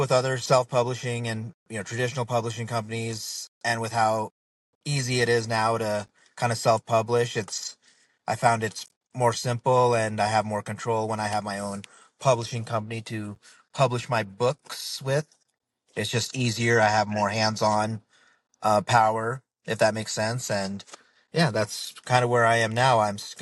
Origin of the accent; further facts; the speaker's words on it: Nevada, United States; And my parents moved here when I was a baby to the United States. So I grew up here in Nevada first and, you know, spent my childhood there.